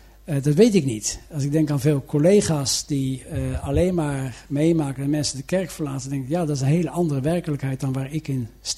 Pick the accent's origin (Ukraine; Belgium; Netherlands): Netherlands; Middelburg, Zeeland; also born or lived in Zeist; Ik ben opgegroeid in Middelburg met weinig allochtonen om me heen.